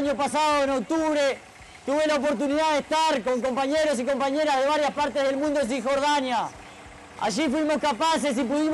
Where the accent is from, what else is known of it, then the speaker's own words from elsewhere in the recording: Uruguay; hoy en día como pueblos uruguayos decimos de qué lado estamos.